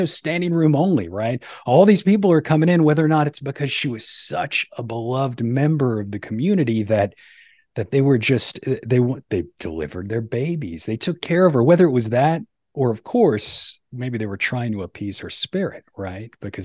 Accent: New Orleans, Louisiana, United States; And you can hear that in my own accent. You can probably hear little bits and pieces from being in this port town.

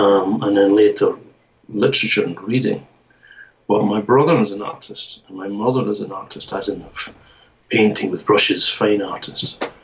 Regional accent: Scotland, United Kingdom; now in Japan; Okay, well, I'm from Scotland, UK.

